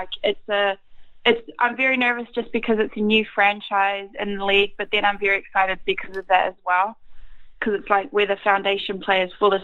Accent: New Zealand; now in London, United Kingdom; when I came from New Zealand to London

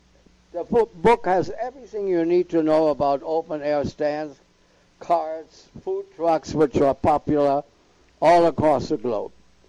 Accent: Grand Est, France; accent: Alsatian; English is a second language; also born or lived in Berlin; I have an accent. I am actually Alsatian, which is part of France, bordering Germany. But I was born in Berlin because my father was called to run a factory there. So I have a little bit of le deux. Deutsch and Français. I got both.

